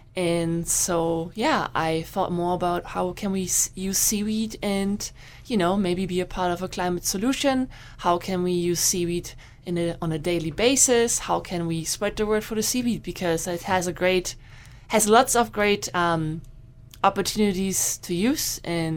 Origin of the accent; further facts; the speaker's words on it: Germany; English is a second language; moved away as an adult; now in Canada; I'm originally from Germany, and I came here for my PhD in seaweed to Canada in 2017.